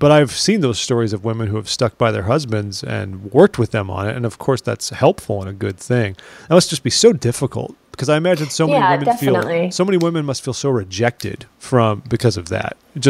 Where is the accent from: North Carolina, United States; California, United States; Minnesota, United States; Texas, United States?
California, United States; We're both from Southern California. This is who we are.